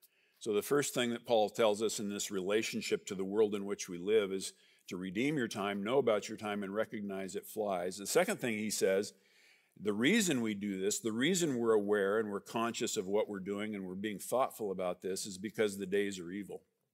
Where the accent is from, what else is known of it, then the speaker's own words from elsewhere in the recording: United States; born there; I'm a boomer, I'm one of the last boomers, I was born in America. I was born in 1958.